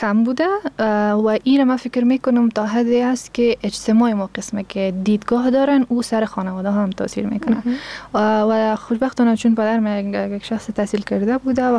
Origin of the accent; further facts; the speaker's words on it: Afghanistan; ما افغان هستیم